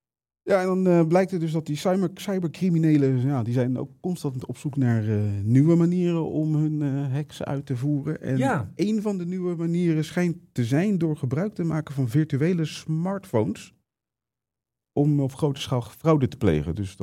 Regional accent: Leiden, South Holland, Netherlands; accent: Leiden; mijn accent is daar te Leids voor.

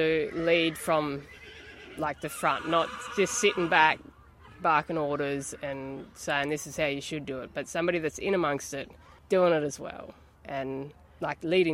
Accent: Katherine, Northern Territory, Australia; I am from Catherine. I am born and bred.

